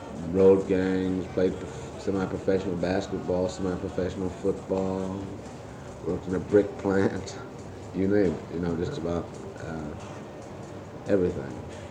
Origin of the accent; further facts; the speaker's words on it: Minnesota, United States; also born or lived in Kansas; Well, I was born in Kansas, raised in Minnesota. And spent a good part of my early life, up until I was about 15 or 16, in Kansas. After my mother died, I went to Minnesota